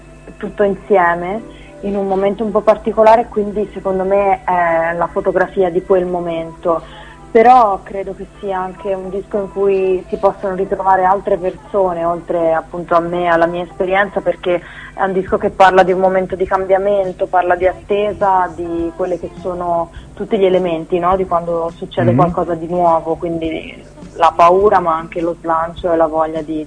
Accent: Tuscany, Italy; io sono una cantautrice, sono toscana

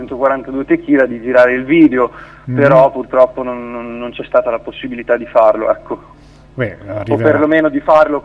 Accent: Bagnacavallo, Emilia-Romagna, Italy; come hai anticipato, ho 26 anni, vengo da Bagnacavallo, in provincia di Ravenna

